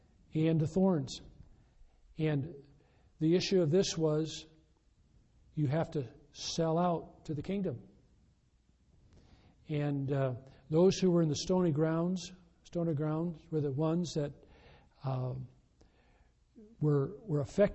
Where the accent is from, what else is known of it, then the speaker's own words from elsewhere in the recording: Midwest, United States; I'm a Midwesterner.